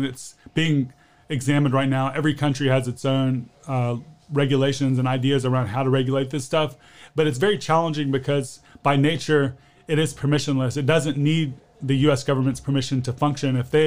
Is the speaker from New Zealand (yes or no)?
no; United States; here in the United States. Or when I say here, I'm speaking of my home country, obviously.